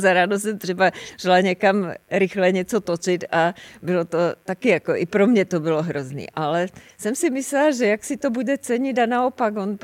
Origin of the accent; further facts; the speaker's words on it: Holešov, Zlín Region, Czechia; já jsem se vlastně narodila na Moravě, v Holešově, jo, ve Zlíně.